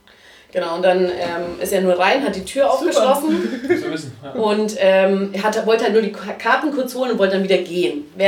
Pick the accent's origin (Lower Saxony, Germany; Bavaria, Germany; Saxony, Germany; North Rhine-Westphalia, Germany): Bavaria, Germany; Kronach; accent: Franconian; Nein, aus Kronach. Das ist bei... Kennst du Kronach?